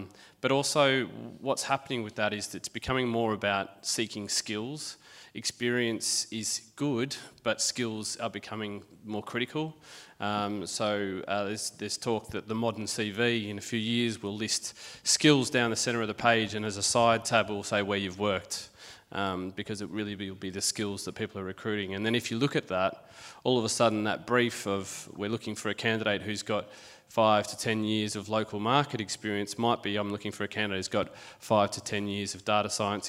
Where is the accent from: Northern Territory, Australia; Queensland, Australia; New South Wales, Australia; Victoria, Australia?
Victoria, Australia; Melbourne; I'm from Melbourne, I didn't really get it.